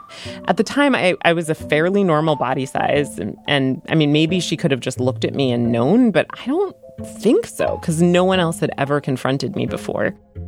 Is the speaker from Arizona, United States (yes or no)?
no; Connecticut, United States; I grew up in Connecticut, but as a result of frequenting all these different treatment centers, I've lived at various places in the country.